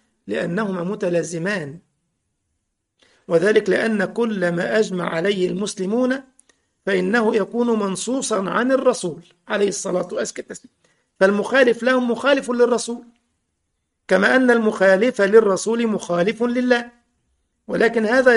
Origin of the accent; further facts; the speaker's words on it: Egypt; احنا عندنا في مصر بيقولوا كده